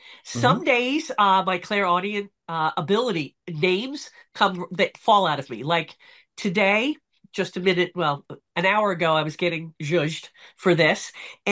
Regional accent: Philadelphia, Pennsylvania, United States; now in Collingswood, United States; I harken out of the Philadelphia region. I'm actually in Collingswood, New Jersey, which is just a hop and a skip from Philadelphia Airport.

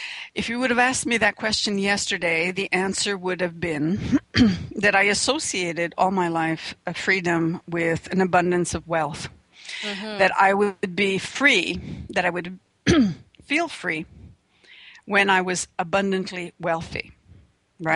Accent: Canada; We're two Canadian women

